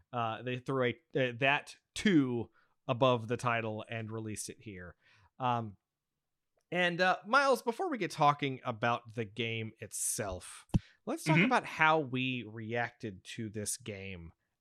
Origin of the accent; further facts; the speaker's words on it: United States; Yeah, well, just because I'm American.